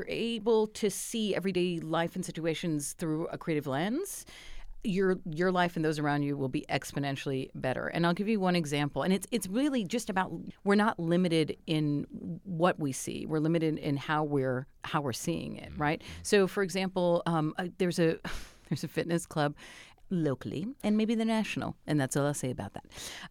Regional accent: United States; I'm an American. I was born here and I'm a girl.

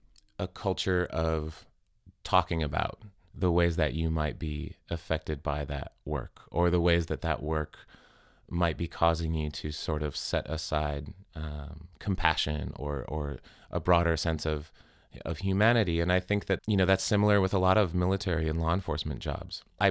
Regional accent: Arizona, United States; I grew up in Arizona. My mother was a park ranger. You know, so I grew up close to the desert.

